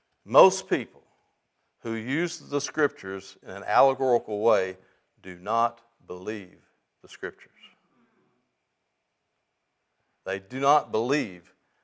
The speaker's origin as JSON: {"language": "English", "region": "the South", "country": "United States", "said": "I'm from the South like you were last week."}